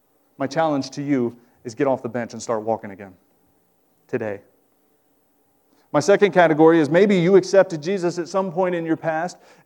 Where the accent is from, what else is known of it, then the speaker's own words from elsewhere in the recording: Ohio, United States; I'm from Ohio. I don't have a southern accent.